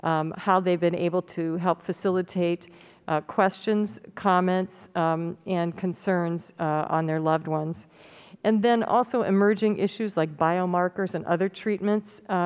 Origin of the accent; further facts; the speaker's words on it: United States; I'm from Linn County for the new people on the committee